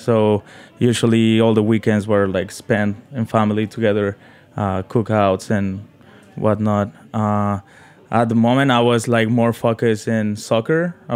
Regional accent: Mexico City, Mexico; moved away as an adult; now in United States; I grew up in Mexico City and like I kind of like was in like the outskirts of Mexico City

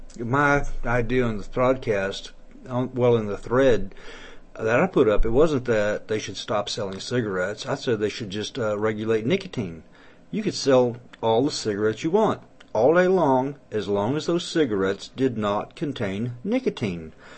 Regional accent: Fayetteville, United States; Here in my hometown of Fayetteville, you cannot smoke indoors anywhere except your own home or in your car.

